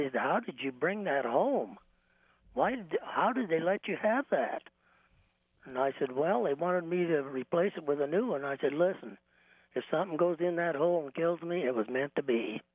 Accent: Iowa, United States; I'm from Iowa, and I've been through winters

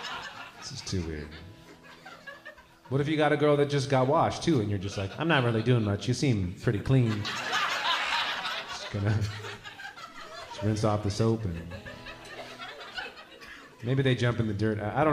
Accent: Los Angeles, California, United States; And I'm from Los Angeles. I was like, yeah, we got this.

